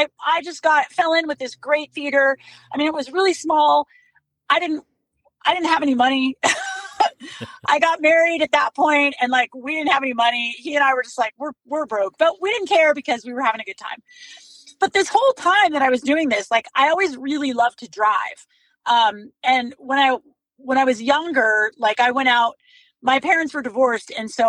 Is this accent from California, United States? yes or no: yes; Hacienda Heights, California, United States; I was born outside of Los Angeles, California, in a town called Hacienda Heights. So just kind of the suburbs, kind of almost North Orange County, San Gabriel Valley area. So I grew up there most of my life